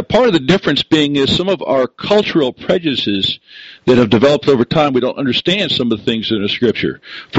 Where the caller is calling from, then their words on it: Wilmington, Delaware, United States; I'm calling from Wilmington, Delaware area.